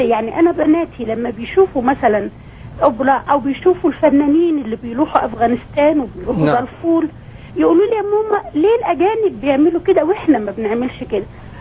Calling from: Riyadh, Riyadh Province, Saudi Arabia; من الرياض.

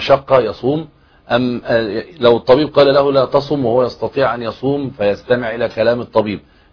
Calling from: Morocco; من المغرب.

